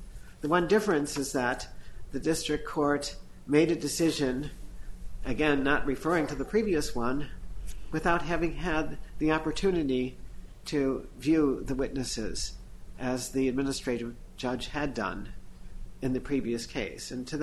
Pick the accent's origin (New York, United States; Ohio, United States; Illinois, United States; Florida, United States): Illinois, United States; Chicago; He referred to an old Chicago expression, and although I'm from Chicago, I never heard the expression